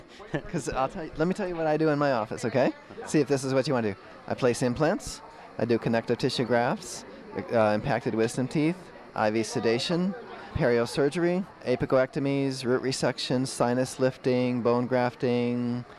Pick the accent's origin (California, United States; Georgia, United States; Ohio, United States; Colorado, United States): Ohio, United States; Twinsburg; Bainbridge, okay, because I grew up in Twinsburg.